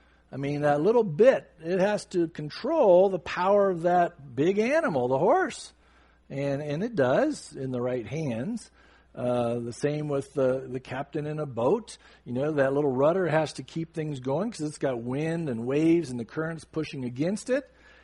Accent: San Diego, California, United States; growing up in San Diego, I wasn't around horses.

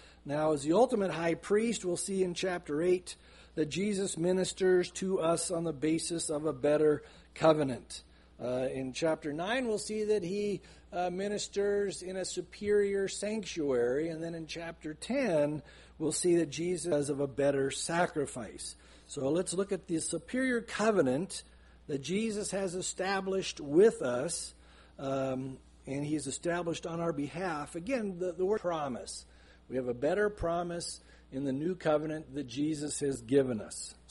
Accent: San Diego, California, United States; especially in Southern California. I'm from San Diego, so you see a lot of immigrants.

